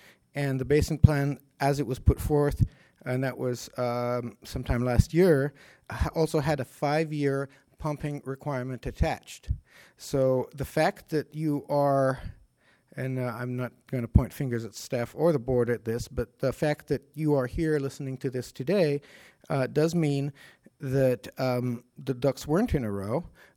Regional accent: Los Osos, California, United States; from Los Osos

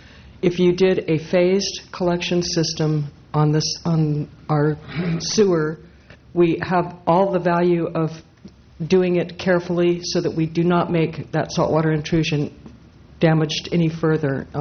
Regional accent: Los Osos, California, United States; from the Prohibition Zone in Los Osos

